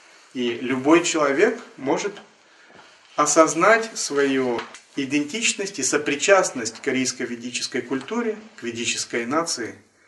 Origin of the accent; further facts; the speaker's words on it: Russia; born there; потому что мы родились в России, и все эти корни здесь.